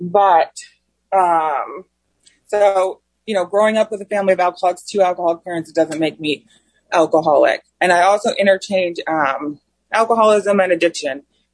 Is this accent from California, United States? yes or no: no; Chicago, Illinois, United States; I'm from Chicago, Illinois. I was born to two alcoholic parents.